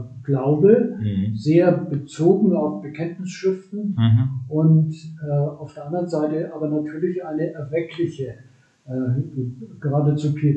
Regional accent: Neuendettelsau, Bavaria, Germany; ich komme aus Neu-Dettelsau in Mittelfranken.

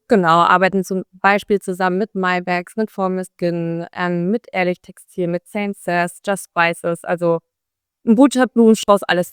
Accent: Baden-Württemberg, Germany; now in Dublin, Ireland; Ich komme nämlich aus dem Schwabenländle.

